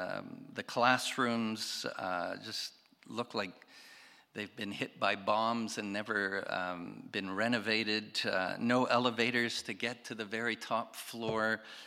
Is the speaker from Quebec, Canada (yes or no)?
yes; Quebec, Canada; And I told them I was raised in Quebec